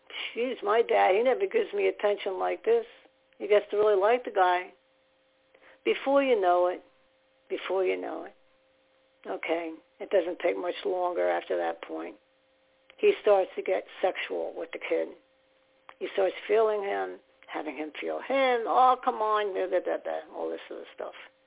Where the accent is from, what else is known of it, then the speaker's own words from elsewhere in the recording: New Jersey, United States; I'm from New Jersey, and you go to New Jersey.